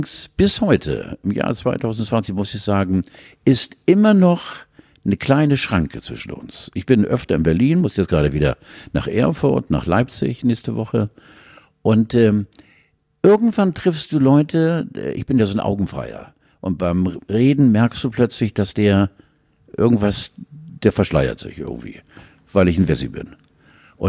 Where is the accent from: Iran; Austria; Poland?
Poland; Stargard, West Pomeranian Voivodeship; born there; Ich bin Zoni, ich bin geboren in Stargard bei Stettin, also ich bin der Pole.